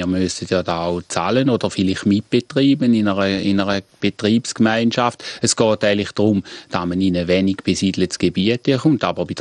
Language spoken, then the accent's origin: German; Schaffhausen, Switzerland; für uns als Schaffhauser